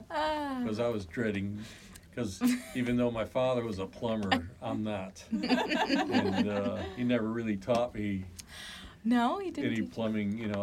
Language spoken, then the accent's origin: English; Glendale, California, United States; So, it was great, but I didn't know how I was going to be able to see her because we came from Glendale.